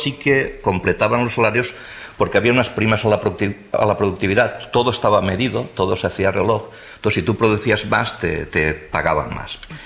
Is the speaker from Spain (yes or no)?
yes; Valencia, Valencian Community, Spain; para los que conocen Valencia o los que somos valencianos